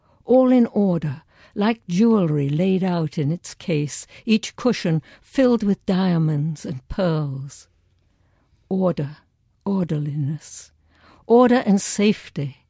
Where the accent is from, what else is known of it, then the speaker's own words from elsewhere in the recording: London, United Kingdom; I've used them at various times to do a workshop or a talk to people about growing up in London during that time